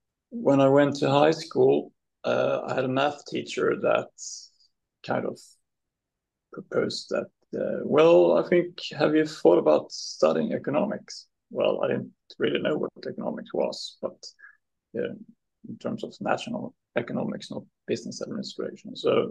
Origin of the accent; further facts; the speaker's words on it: Malmö, Skåne, Sweden; Well, today I'm in my hometown, which is Malmö in the southern part of Sweden, close to Copenhagen, where I've been working for quite a few years now.